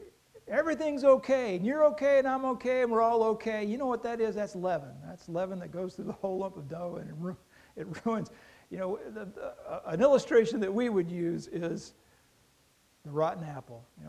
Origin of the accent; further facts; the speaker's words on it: Kentucky, United States; This is one of these snake handling churches from my home state of Kentucky.